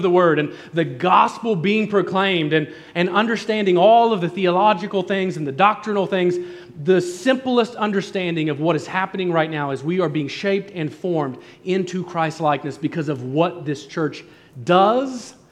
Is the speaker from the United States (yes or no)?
yes; the North, United States; But I am from the North, and in the North, fall is already coming.